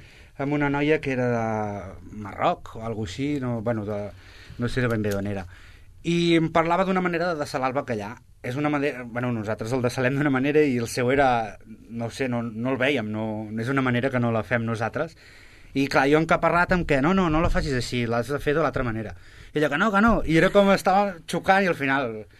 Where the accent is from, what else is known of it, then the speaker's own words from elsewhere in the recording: Sabadell, Catalonia, Spain; com que som de Sabadell de tota la vida, per mi és molt internacional.